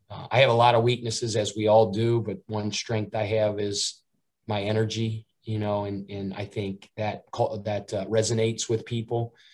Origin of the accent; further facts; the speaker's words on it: Cincinnati, Ohio, United States; Obviously, my hometown is Cincinnati, so obviously very connected in the Midwest and Ohio.